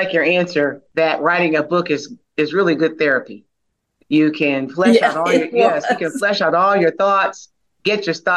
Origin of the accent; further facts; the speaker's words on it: Michigan, United States; I happen to be a preacher's daughter, born and raised in Michigan. I come from a long line of preachers and pastors.